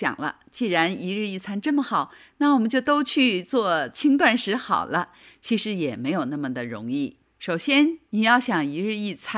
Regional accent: China

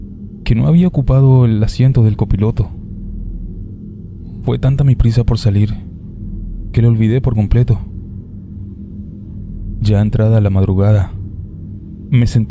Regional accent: State of Mexico, Mexico; Yo soy del Estado de México, y el viaje era para Villahermosa, Tabasco

